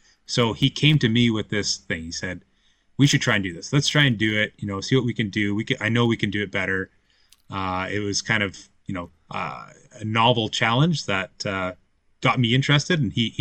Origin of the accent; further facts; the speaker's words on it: Summerlin, Nevada, United States; So I was born and raised in Summerlin